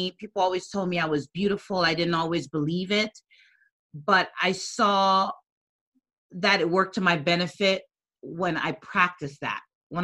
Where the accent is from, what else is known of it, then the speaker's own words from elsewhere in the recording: U.S. Virgin Islands; I'm from the Virgin Islands, and I grew up in poverty.